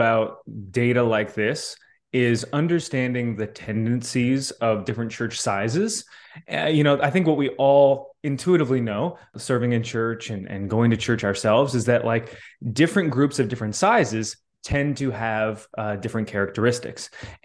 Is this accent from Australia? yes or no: no; Canada; I'm Canadian, you know, Carl, Canadian background, you know, not every country is going to have this.